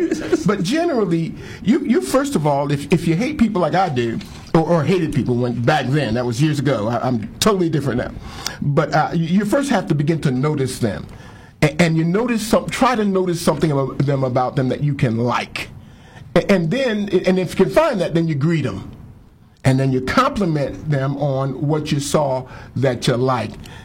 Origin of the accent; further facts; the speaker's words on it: Philadelphia, Pennsylvania, United States; I'm from Philadelphia, and so this idea of evangelizing somebody, walking up to somebody and saying howdy, is anathema to me.